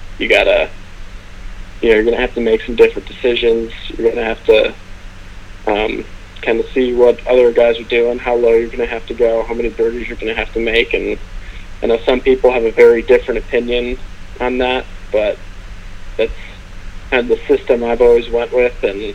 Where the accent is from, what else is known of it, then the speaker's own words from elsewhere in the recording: California, United States; Our families were old friends, and we grew up in California